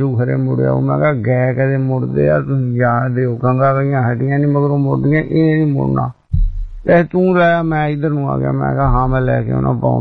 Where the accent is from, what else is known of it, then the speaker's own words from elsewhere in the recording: Kapurthala, Punjab, India; ਅਸੀਂ ਉਦਾਂ ਕਪੂਰਥਲੇ ਦੇ ਹਾਂ ਕਪੂਰਥਲਾ ਉਹ ਕਪੂਰਥਲਾ ਹੀ ਕਹਿਣ ਡਿਆ ਮੈਂ ਵੀ ਅਸੀਂ ਕਪੂਰਥਲੇ ਦੇ ਹਾਂ